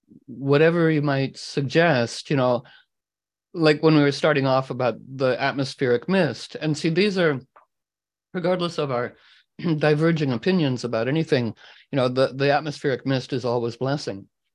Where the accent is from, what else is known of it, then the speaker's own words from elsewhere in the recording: United States; But being an American, I don't do it very often